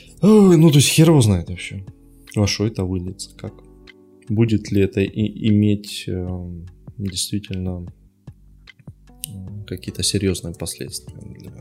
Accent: Ukraine; Russian is a second language; Я как украинец поддерживаю любой бунт, потому что это у нас в крови.

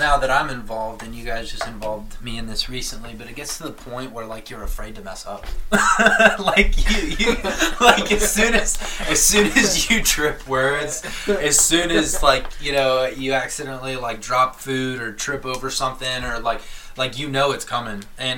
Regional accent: Orange City, Florida, United States; I'm originally from Florida as well. I grew up just outside of Orlando, and when I was 6 years old, you know, I moved, you know, just, you know, Orange City, Deltona area

